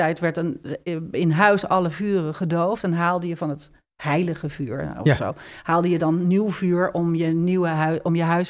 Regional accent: Ireland; now in Netherlands; Ik ben in Ierland opgegroeid.

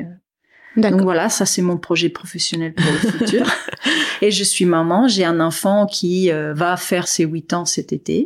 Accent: Italy; moved away as an adult; now in France; j'ai vécu toute mon enfance en Italie jusqu'à à peu près mes 25 ans où je suis partie pour la France

